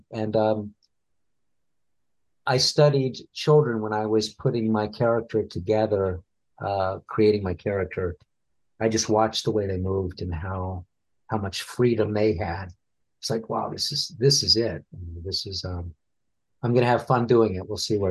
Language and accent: English; Richmond, Virginia, United States; I grew up in Richmond, Virginia